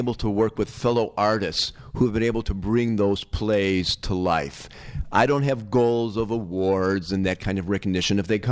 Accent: Chicago, Illinois, United States; I grew up in Chicago. I lived in Rogers Park, and then after eighth grade, we moved to the suburbs, and then I started teaching in the suburbs, and I love Chicago.

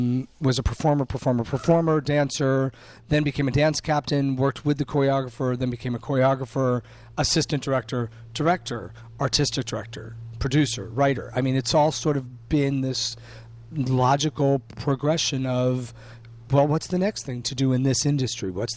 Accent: Chicago, Illinois, United States; now in Pennsylvania, United States; People are like, oh, you're from Pennsylvania. I was like, I live in Pennsylvania. I'm from Chicago. I am a product of this city.

